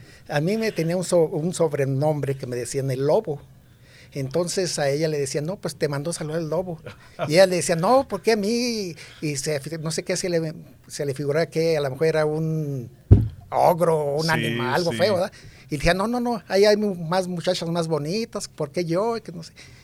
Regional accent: Luis Moya, Zacatecas, Mexico; now in Denver, United States; Yo soy de Luis Moya, Zacatecas, Luis, México.

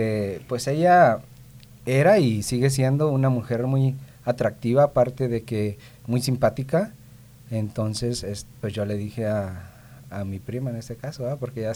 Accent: Cuauhtémoc, Chihuahua, Mexico; Yo nací en Chihuahua, Chihuahua, y viví mayor parte de mi vida en Ciudad Cuauhtémoc, Chihuahua.

